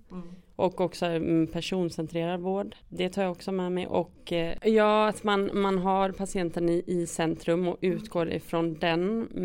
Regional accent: Gothenburg, Västra Götaland County, Sweden; now in Jämtland, Sweden; jag känner ju mig alltid som en göteborgare i Jämtland. Jag blir liksom inte jämte. Så. Men jag trivs ändå här nu.

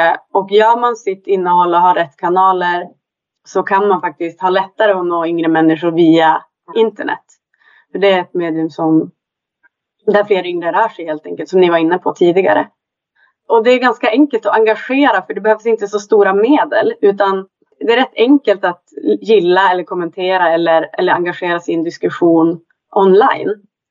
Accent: Umeå, Västerbotten County, Sweden; now in Stockholm, Sweden; Men jag kommer från Umeå i grunden och har bott i Stockholm i nästan 10 år.

